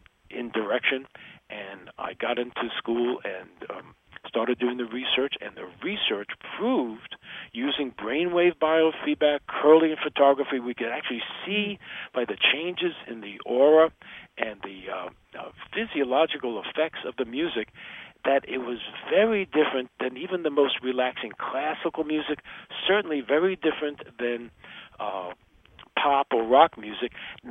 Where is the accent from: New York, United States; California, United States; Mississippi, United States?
New York, United States; excuse me, I'm from New York. I don't have an hour.